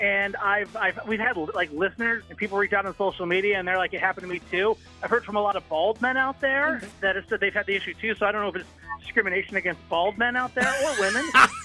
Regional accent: Michigan, United States; moved away as an adult; now in Texas, United States; I'm originally from Michigan. You guys know, working in radio, sometimes you can move all around all the country. And I got a job in Texas, so I had to update my ID.

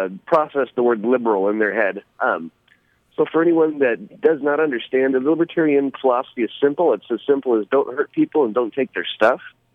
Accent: Mount Vernon, United States; If you take my hometown, Mount Vernon, they're shutting down outdoor dining.

